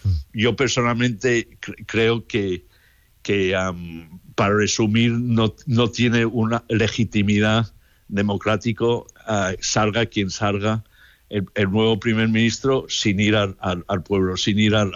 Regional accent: United Kingdom; yo cada vez que voy a España, como británico, tengo que hacer una gran cola para entrar

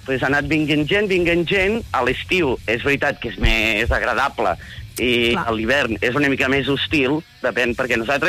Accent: Girona, Catalonia, Spain; jo que sóc de Girona

